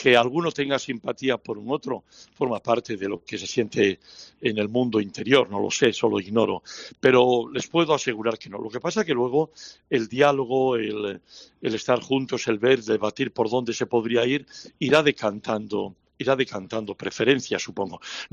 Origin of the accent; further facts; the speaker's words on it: Asturias, Spain; sabía de mi condición española, asturiana